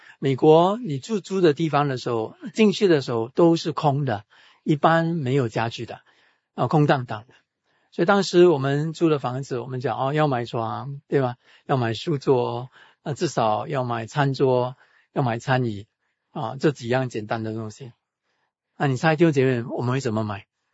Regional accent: Singapore; 我们是新加坡人，新加坡人把心思放在哪里？

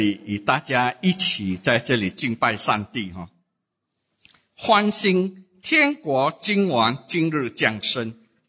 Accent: Singapore; 我们新加坡人就说

